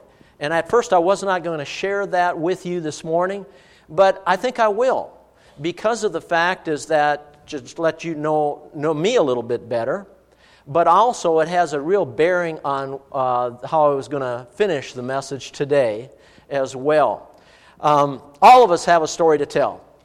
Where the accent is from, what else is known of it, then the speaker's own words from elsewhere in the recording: Duluth, Minnesota, United States; also born or lived in Iron Range; And then I was raised in Duluth. I was born in the Iron Range, but then we moved to Duluth, and we had a cabin on the Iron Range still.